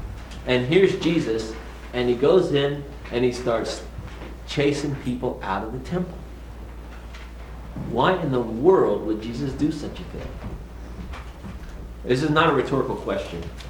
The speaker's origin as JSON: {"language": "English", "region": "the South", "country": "United States", "said": "You'll have to forgive me. I'm from the South, and I'm just now starting to warm up a little bit"}